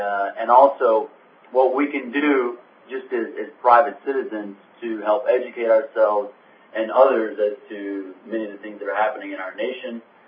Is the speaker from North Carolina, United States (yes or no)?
yes; Mooresville, North Carolina, United States; I am from Mooresville, North Carolina originally.